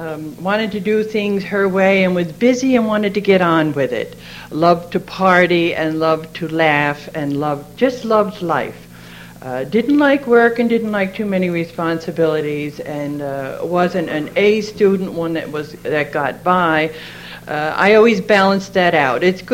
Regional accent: Beacon, New York, United States; I am from Beacon Fishkill, New York.

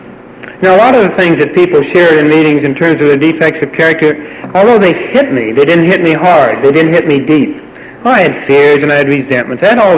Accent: Cincinnati, Ohio, United States; It meant something special to me when I grew up in Cincinnati.

